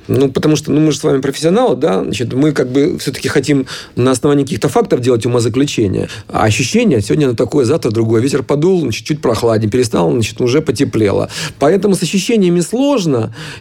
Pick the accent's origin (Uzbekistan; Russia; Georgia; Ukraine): Ukraine; Dnipro, Dnipropetrovsk Oblast; Просто он из Кривого Рога, а я из Днепропетровска.